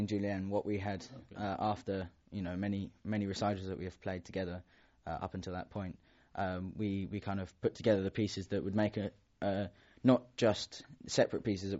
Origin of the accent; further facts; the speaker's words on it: England, United Kingdom; Yes, just about an hour drive north of London, mm-hmm. in England.